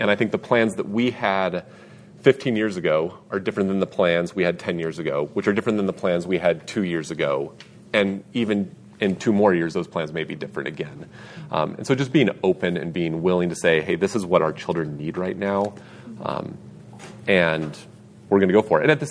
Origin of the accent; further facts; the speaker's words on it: Greeley, Colorado, United States; I grew up in Greeley, and at that time, when you were a freshman, you still went to the junior high school.